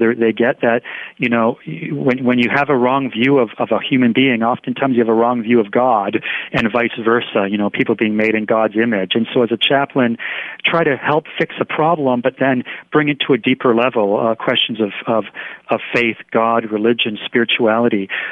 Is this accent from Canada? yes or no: yes; Canada; as a Canadian chaplain